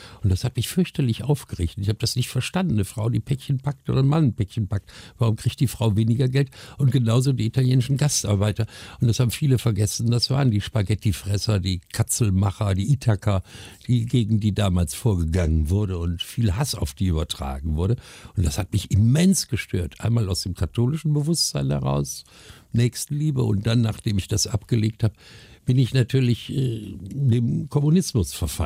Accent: Duisburg, North Rhine-Westphalia, Germany; wollte in Duisburg, in meiner Heimatstadt, eine Ausbildung zum Sortimentsbuchhändler machen

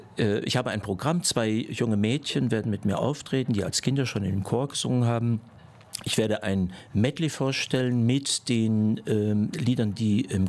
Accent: Münster, North Rhine-Westphalia, Germany; Und freue mich, dass ich in meiner Heimatstadt

